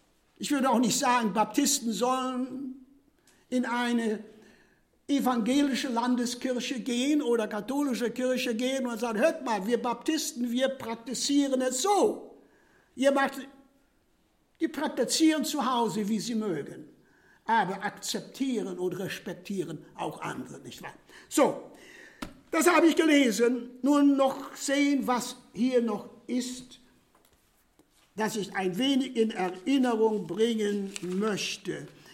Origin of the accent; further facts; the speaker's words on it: Poland; ich hörte als Kind in Polen oft Żydzi do Palestini, Juden nach Palästina.